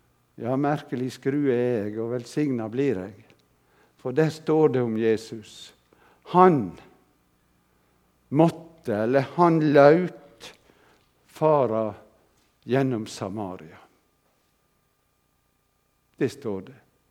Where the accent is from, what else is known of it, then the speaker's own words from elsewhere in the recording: Vestland, Norway; Akkurat så vi har Hordaland der nede en eller annen plass, der jeg kommer ifra